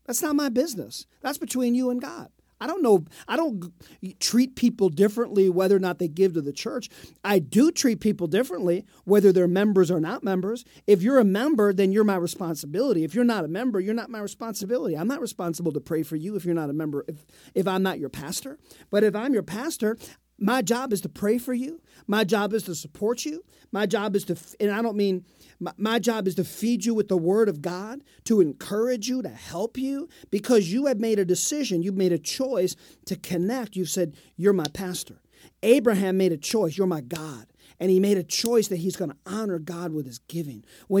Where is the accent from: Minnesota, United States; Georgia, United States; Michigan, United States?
Michigan, United States; Detroit; born there; Of course, I'm American and I'm Canadian. I'm born